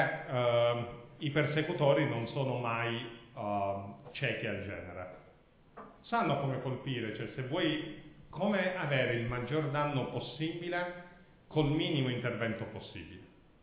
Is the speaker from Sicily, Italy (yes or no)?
yes; Catania, Sicily, Italy; perché sono catanese